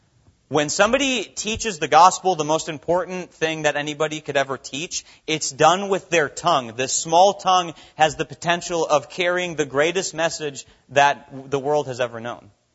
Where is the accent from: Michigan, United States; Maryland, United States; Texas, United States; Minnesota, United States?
Minnesota, United States; Growing up in Minnesota, I grew up on 5 acres.